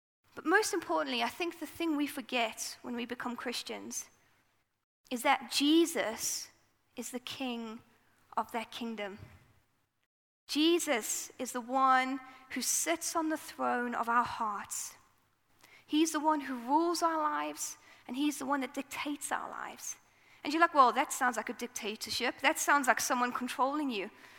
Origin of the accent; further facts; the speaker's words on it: South Africa; accent: South African; From my accent, if you don't know me, I am from South Africa. I was born and bred in South Africa.